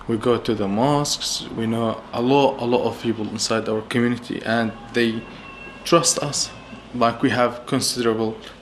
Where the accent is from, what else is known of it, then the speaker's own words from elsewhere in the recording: Syria; now in Australia; I'm Syrian. I am from Syria. I've just came to Australia 5 years ago and I went to Turkey twice.